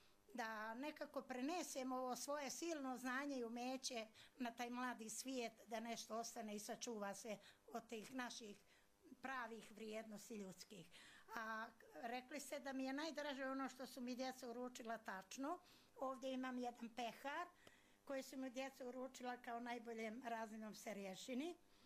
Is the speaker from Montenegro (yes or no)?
yes; Andrijevica, Montenegro; born there; also born or lived in Berane / Nikšić; ja sam rođena u Andrijevici, to je nekadašnji Beranski srez, završila sam gimnaziju u Beranama, a akademiju sam završila u Nikšiću, grupa istorija geografija.